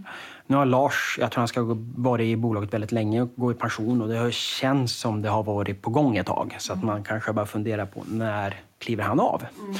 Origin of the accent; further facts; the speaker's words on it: Umeå, Västerbotten County, Sweden; now in Stockholm, Sweden; Kommer från Umeå, Norrlands huvudstad.